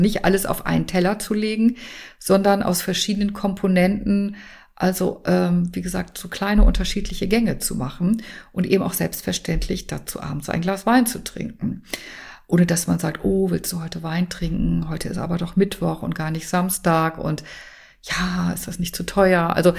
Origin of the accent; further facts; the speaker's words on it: Bremen, Germany; born there; ich bin gebürtige Bremerin, ist ja auch eigentlich eine berühmte Weinstadt